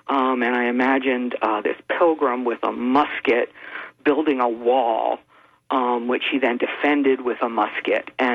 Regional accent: Baltimore, Maryland, United States; I grew up in Baltimore City.

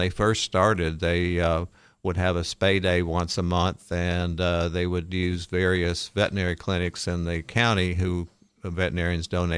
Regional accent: Tennessee, United States; I grew up in Tennessee, and we had beagles and collies and shepherds, and so I've always had a love for animals.

